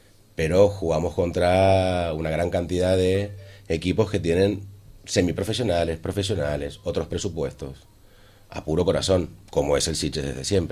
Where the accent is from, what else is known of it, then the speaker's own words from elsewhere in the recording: Argentina; yo soy argentino